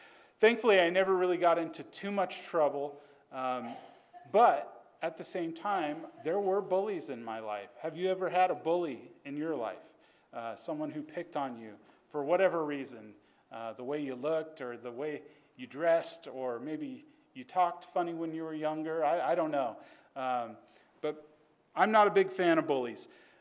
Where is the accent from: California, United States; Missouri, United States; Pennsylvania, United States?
California, United States; Stockton; I was raised in Stockton, California. It's not the most safe place in the country to live, but it's not terrible.